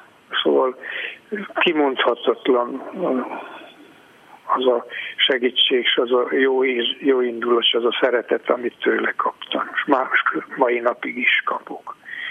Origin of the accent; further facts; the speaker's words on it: Sovata, Mureș County, Romania; Szovátán lakunk, igen. A legszebb hely a világon. Én Szovátán is születtem, már édesapám is így született 1907-ben